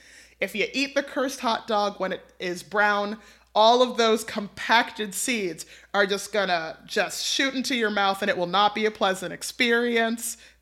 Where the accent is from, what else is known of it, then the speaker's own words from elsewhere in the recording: New York, United States; I'm a New Yorker.